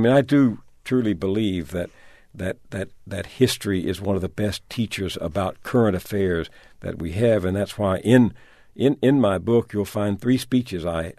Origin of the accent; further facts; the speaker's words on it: Texas, United States; You know, I grew up in Texas, and I never learned anything about slavery.